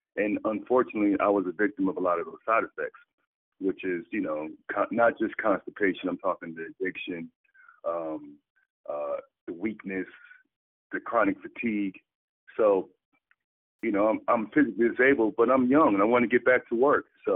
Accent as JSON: {"language": "English", "town": "Manalapan", "region": "New Jersey", "country": "United States", "said": "Okay, I'm from New Jersey, a town called Manalapan, New Jersey, by way of Alabama."}